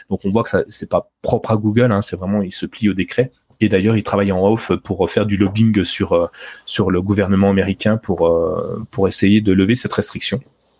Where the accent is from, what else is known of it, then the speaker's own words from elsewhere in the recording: France; Si je suis français, en l'occurrence, c'est le cas